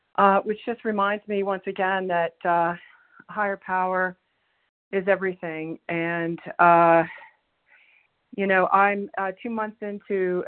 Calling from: New Mexico, United States; I'm from calling from New Mexico this morning

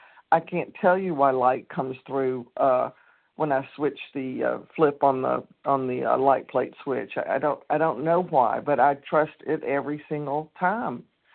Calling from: Nashville, Tennessee, United States; Good morning. … from Nashville, Tennessee.

